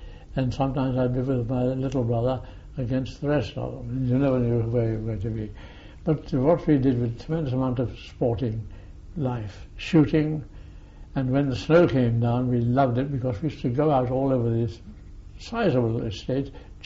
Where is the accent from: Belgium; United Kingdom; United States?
United Kingdom; Maidstone, South East England; born there; I was born down near Maidstone. My mother's family came from a place called Hartlip